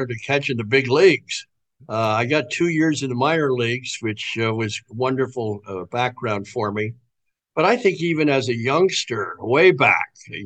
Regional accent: Wilmington, Delaware, United States; moved away as an adult; I left Wilmington, Delaware, my hometown, went to Wake Forest University.

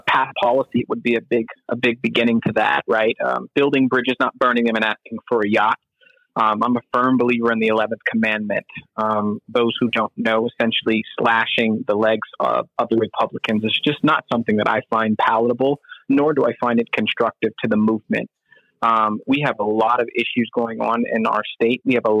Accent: Arizona, United States; I grew up in Arizona. I'm an Arizonan. I've lived all over the valley.

